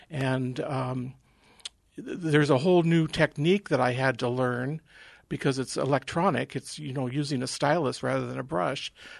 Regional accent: Juneau, Alaska, United States; born there; I was born in Juno, and before Alaska was a state.

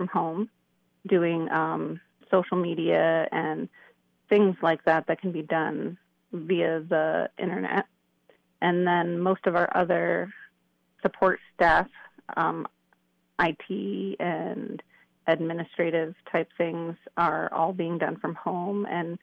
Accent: New York, United States; also born or lived in Haines; I grew up in upstate New York, although I'm originally from Haines. That's where I was born.

